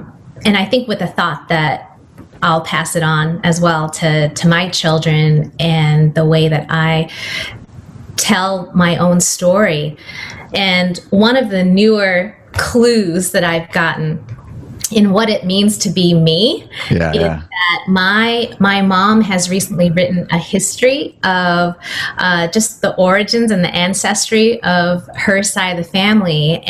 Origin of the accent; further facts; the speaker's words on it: San Diego, California, United States; born there; I was born in San Diego, and my parents are refugees from Vietnam.